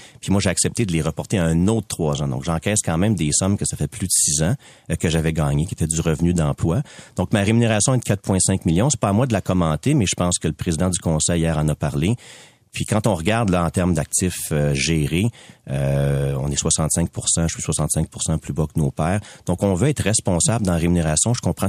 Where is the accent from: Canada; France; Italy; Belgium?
Canada; Quebec; Je suis un Québécois. Je suis fier.